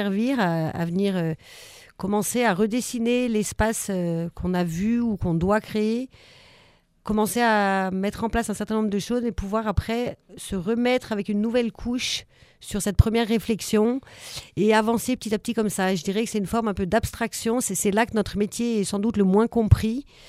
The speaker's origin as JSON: {"language": "French", "town": "Grenoble", "region": "Auvergne-Rhône-Alpes", "country": "France", "said": "Au départ, moi, je viens de Grenoble."}